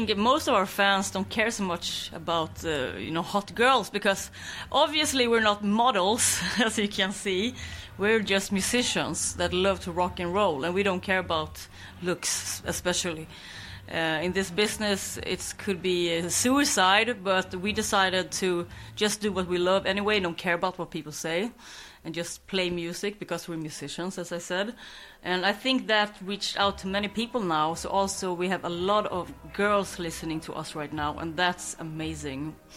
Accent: Skåne, Sweden; my hometown in Skåne

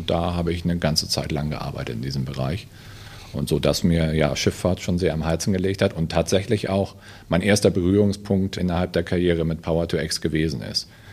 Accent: Hamburg, Germany; also born or lived in Norway; Und dann nochmal fast 4 Jahre lang in Norwegen bin ich gewesen, bis ich dann in meine alte Heimatstadt Hamburg wieder zurückgekehrt bin.

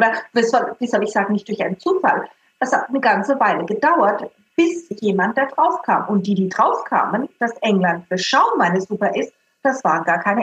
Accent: Southern Germany, Germany; dass es im Winter nie so kalt wurde, wie zum Beispiel in Süddeutschland, wo ich her bin, und im Sommer auch nie so heiß.

